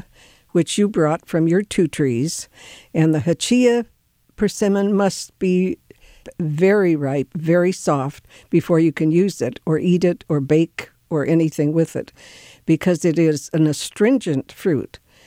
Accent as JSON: {"language": "English", "region": "North Dakota", "country": "United States", "moved": "yes", "said": "But when we moved here from North Dakota, we didn't have persimmon trees there. And so I've never seen one, never heard of them."}